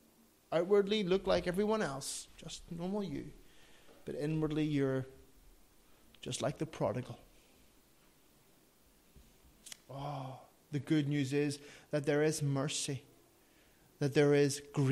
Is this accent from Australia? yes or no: no; Ireland; I'm an Irishman. I love my kids.